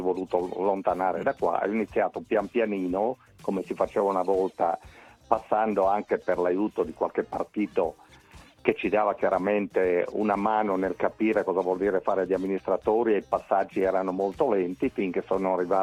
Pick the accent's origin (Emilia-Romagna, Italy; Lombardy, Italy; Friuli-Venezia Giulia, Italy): Friuli-Venezia Giulia, Italy; Ravascletto; E sono nato a Ravascletto circa una settantina di anni fa. Ho vissuto la mia gioventù chiaramente qua in questo posto in mezzo alle montagne.